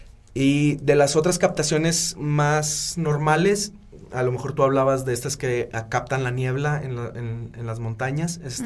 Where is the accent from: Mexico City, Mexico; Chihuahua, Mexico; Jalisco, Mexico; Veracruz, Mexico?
Chihuahua, Mexico; Ciudad Juárez; Yo soy de Ciudad Juárez.